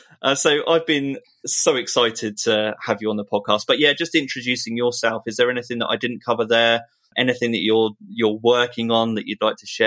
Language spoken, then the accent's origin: English; United Kingdom; Yeah, to pronounce mom in being British is really difficult. So it's kind of wrapping my mouth around that word is really tough.